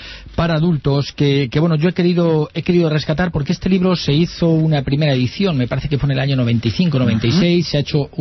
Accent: León, Castile and León, Spain; yo soy de León, tú de Salamanca.

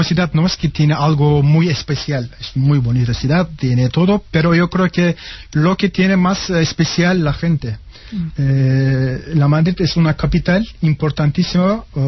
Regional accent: Istanbul, Turkey; Spanish is a second language; Yo soy de Istambul.

